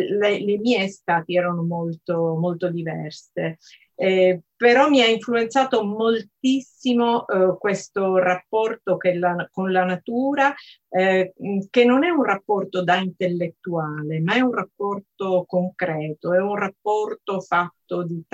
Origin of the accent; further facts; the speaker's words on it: Sicily, Italy; lui mi ha detto ma da dove vieni? E dalla Sicilia.